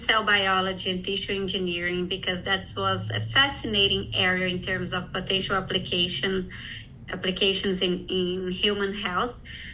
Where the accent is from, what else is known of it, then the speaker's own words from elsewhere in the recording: Brazil; I'm originally from Brazil.